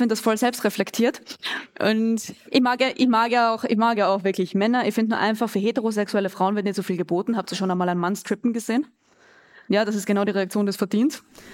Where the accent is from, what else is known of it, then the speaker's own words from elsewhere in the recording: Graz, Styria, Austria; also born or lived in Vienna; Ich bin ja, wie gesagt, in Graz aufgewachsen.